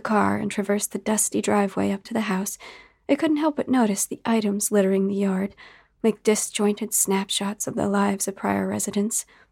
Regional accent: Midwest, United States; born there; I was born in the Midwest and still at times found life in the city to be overwhelming, not to mention expensive, considering our inconsistent paychecks.

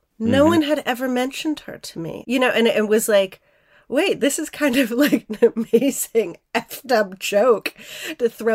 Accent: Minneapolis, Minnesota, United States; being in my early 40s, I grew up in Minneapolis, kind of same time as you.

